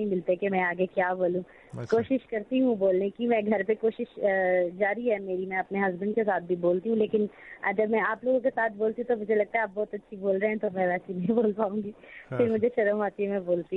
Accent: Peshawar, Khyber Pakhtunkhwa, Pakistan; میں پشاور میں ہی پیدا ہوئی اور یہیں کی میں میرے ماما پاپا بھی یہیں کے ہیں اور ویسے ہم پنجابی ہیں سیالکوٹ سے ہمارا تعلق ہے لیکن دادا دادی یہاں آ گئے پھر میرے پاپا یہیں پیدا ہوئے پھر ہم یہیں پیدا ہوئے تو اب ہم پشاوری ہیں

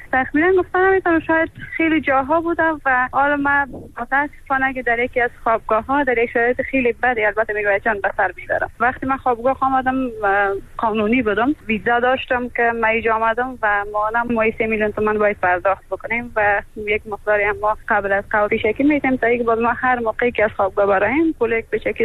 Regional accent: Afghanistan; moved away; من از افغانستان آمدم، در اول یک ماهی خانه فامیلا بودم

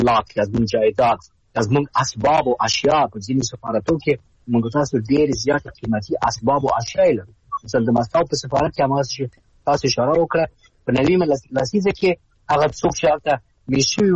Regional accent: Afghanistan; نه یوازې د یو ډیپلوماټ په حیث بلکې د یو افغان په حیث زه خپل تشویش لرم

